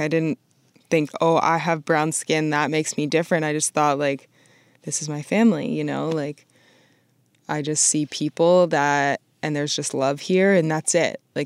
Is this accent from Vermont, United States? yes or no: yes; Vermont, United States; now in Boston, United States; Growing up in Vermont, you know, you don't see a lot of people that are, you know, different diversities and like different, you know, ethnicities and stuff. And so I moved to Boston